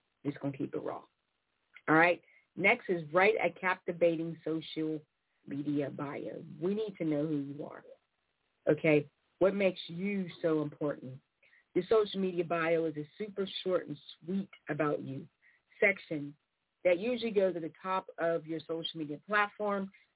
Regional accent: Pittsburgh, Pennsylvania, United States; I'm just somebody from Pittsburgh, Pennsylvania.

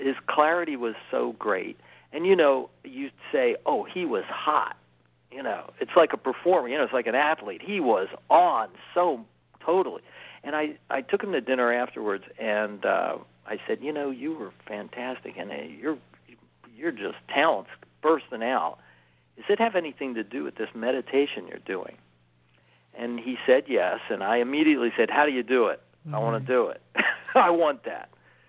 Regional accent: Philadelphia, Pennsylvania, United States; I went to grade school and high school in Philadelphia.

